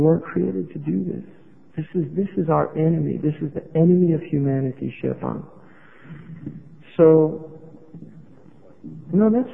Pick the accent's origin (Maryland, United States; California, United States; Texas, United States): California, United States; I grew up in this city when there wasn't a yellow haze. I mean, literally, I grew up in Marin County when there wasn't all of this CO2 being thrown out into the biosphere, right?